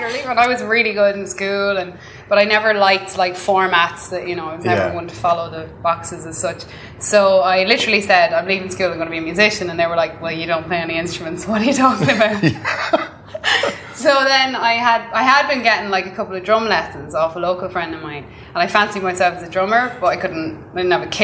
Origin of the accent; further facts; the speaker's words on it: Mullingar, Westmeath, Ireland; moved away as an adult; now in United States; I was in my hometown in Mullingar. I was like, I'm so sick of being in Ireland. Yeah. I love Ireland